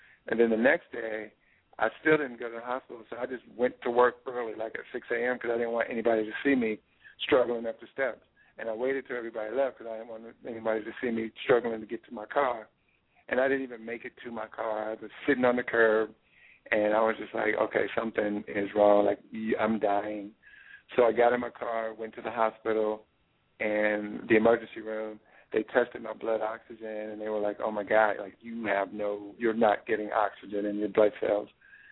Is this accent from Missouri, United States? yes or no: no; Ohio, United States; And I was in Ohio. That was my hometown, so it made sense for me to be treated at Ohio State by him.